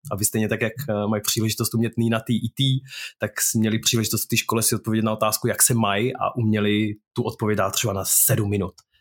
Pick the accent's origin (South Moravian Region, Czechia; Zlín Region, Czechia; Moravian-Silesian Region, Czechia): Zlín Region, Czechia; protože já jsem vyrůstal jednak na malý vesnici na Valašsku